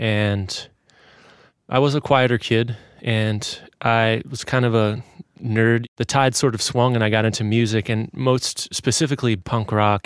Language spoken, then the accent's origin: English; Shaker Heights, Ohio, United States; now in St. Paul, United States; I am from Shaker Heights, Ohio, and I currently live in St. Paul, Minnesota.